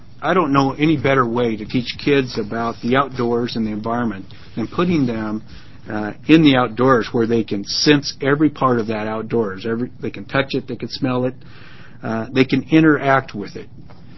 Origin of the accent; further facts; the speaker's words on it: Springfield, Oregon, United States; to in my hometown of Springfield